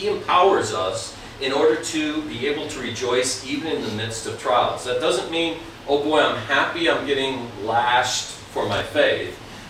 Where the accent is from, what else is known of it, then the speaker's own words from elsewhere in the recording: Minnesota, United States; I grew up in Minnesota, so I come